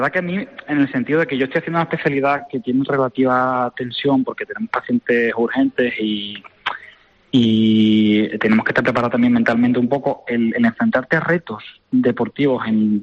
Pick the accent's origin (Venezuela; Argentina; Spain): Spain; Cádiz, Andalusia; now in Zaragoza, Spain; Yo soy gaditano